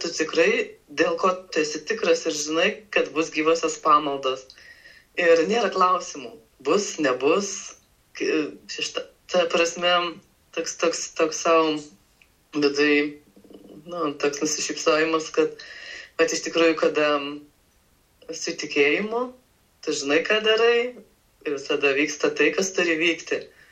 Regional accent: Alytus, Alytus County, Lithuania; prieš keletą dienų teko lankytis Alytuje, savo gimtajame mieste.

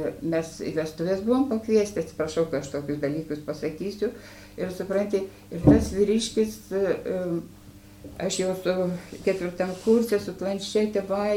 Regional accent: Kvėdarna, Tauragė County, Lithuania; also born or lived in Laukuva; Laukuvoje gimusi, Kvėdarnoje augusi, o paskui mirus mamytei užmuštama.

